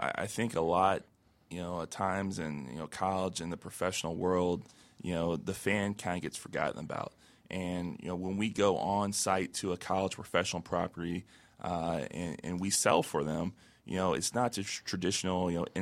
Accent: Tampa, Florida, United States; Number one example for me growing up, you know, I grew up in Tampa, Florida, and the Buccaneers got a brand new stadium in '98

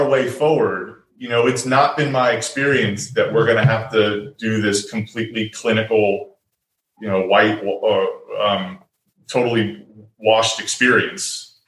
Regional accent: Roswell, United States; Then I had the opportunity to open a restaurant in my hometown, Roswell, in 2011.

